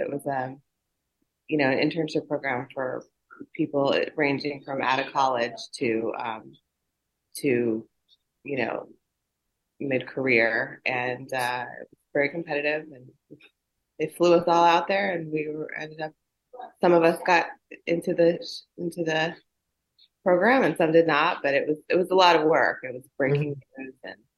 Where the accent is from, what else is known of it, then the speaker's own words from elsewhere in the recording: Midwest, United States; also born or lived in Champaign, Illinois; Well, I was born in Champaign, Illinois, and that's a small college town. And I was raised in the Midwest for part of my life, and it was a good place to grow up.